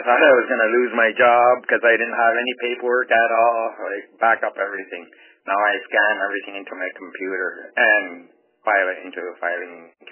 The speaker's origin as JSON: {"language": "English", "town": "Baker Lake", "region": "Nunavut", "country": "Canada", "said": "I'm from Baker Lake, Nunavut."}